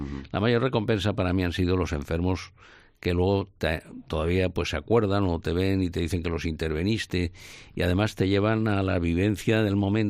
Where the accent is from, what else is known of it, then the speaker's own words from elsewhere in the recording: Valencia, Valencian Community, Spain; soy valenciano de nacimiento, nací en el 51 aquí en Valencia, uh-huh. Y siempre he vivido aquí en el centro de Valencia.